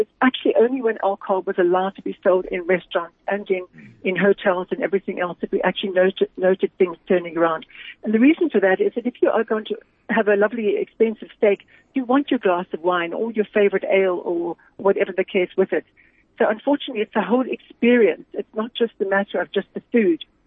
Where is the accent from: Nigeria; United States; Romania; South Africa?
South Africa; So the alcohol, as a South African, we're just so, it's just part of our culture